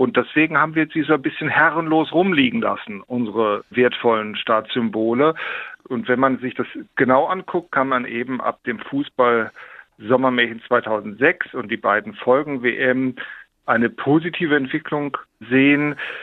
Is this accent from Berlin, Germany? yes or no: no; Heidelberg, Baden-Württemberg, Germany; Ja, das berührt mich als Heidelberger natürlich besonders.